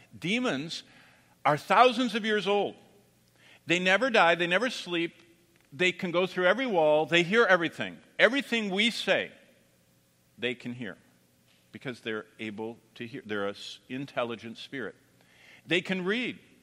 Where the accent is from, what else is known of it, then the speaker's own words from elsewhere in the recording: Michigan, United States; My pastor was in the hospital when I was growing up in Michigan 50 years ago